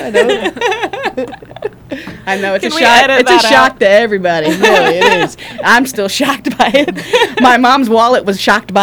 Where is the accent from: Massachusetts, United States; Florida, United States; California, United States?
Florida, United States; Pine Island; if you travel around the world and you ask anybody, where are you from? You say, Pine Island. They look at you like, you know, what country? What country is that in, you know? But, yeah, so we moved back to Pine Island